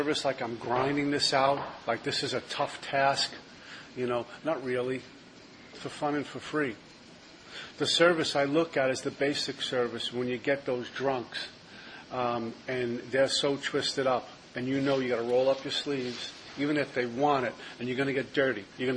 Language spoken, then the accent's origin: English; Brooklyn, New York, United States; I'm a kid from Brooklyn. What am I doing in Iceland or Sweden?